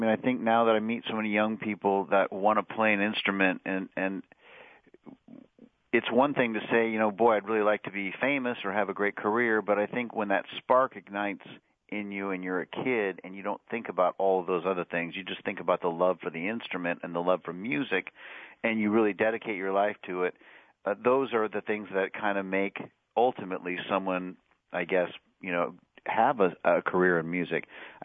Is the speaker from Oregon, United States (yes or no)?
yes; Oregon, United States; I'm from Oregon originally. I grew up in Oregon, so it feels a little bit like home